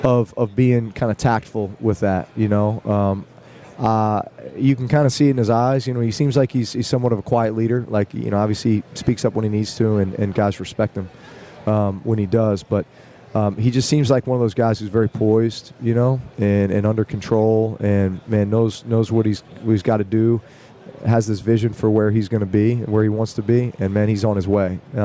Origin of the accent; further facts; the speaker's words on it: Texas, United States; And, me being a Texas kid, it was funny because there was that Cowboy-Niners dynamic